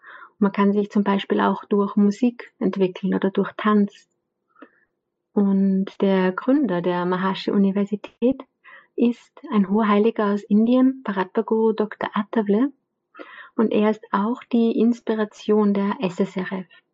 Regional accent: Lower Austria, Austria; Ja, ich komme aus Niederösterreich

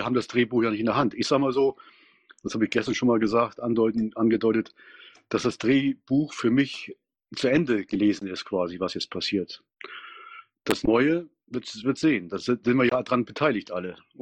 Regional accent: East Germany, Germany; ich komme ja aus dem Osten hier. Ich war so ungefähr um die 30, wo das alles zusammenbrach.

